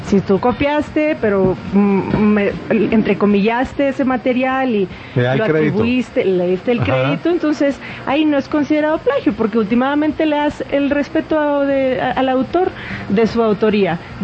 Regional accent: Monterrey, Nuevo León, Mexico; born there; now in Mexico City, Mexico; del norte de México en realidad, porque bueno, yo nací en Monterrey, de ahí viene el acento, pero radico en la Ciudad de México actualmente.

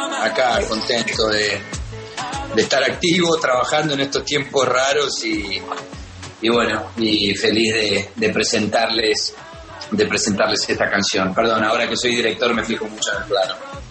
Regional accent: Colombia; Yo soy colombiano

